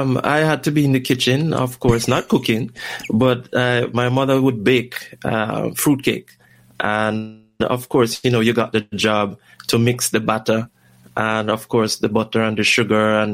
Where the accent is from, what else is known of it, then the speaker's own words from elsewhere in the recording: Manchineel, Portland, Jamaica; I'm from Jamaica and Portland at that. I was born in Manchineel, Portland.